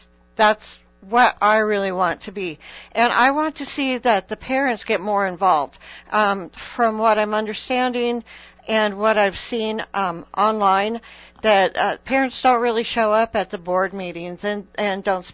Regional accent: Colorado, United States; I'm from Colorado. We had a lot of hail there.

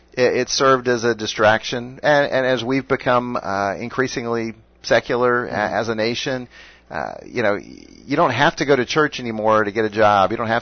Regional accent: United States; as an American who loves this country

